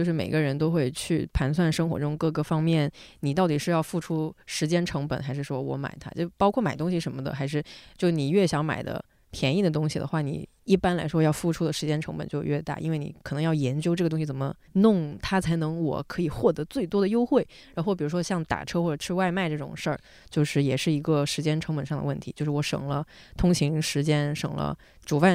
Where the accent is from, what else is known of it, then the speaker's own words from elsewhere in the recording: Foshan, Guangdong, China; now in Beijing, China; 我在北京一个坐一趟地铁一个小时从我家去另外一个地方，这是在我老家已经可以从佛山直接坐到广州的